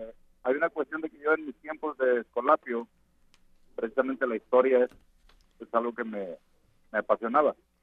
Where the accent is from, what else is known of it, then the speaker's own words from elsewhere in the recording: Lázaro Cárdenas, Michoacán, Mexico; also born or lived in La Huacana; Bueno, nací en La Huacana, pero me crié allá en Ciudad Lázaro Cárdenas.